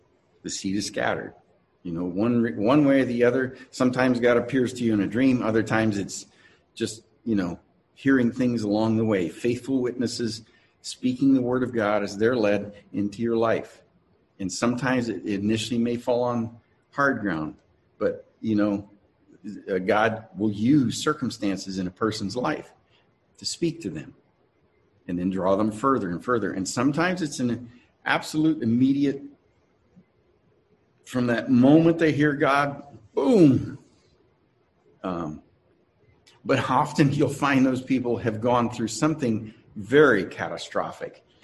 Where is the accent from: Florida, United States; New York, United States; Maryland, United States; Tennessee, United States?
Florida, United States; Miami; I grew up in Miami, and my dad was always dragged me out to the ocean.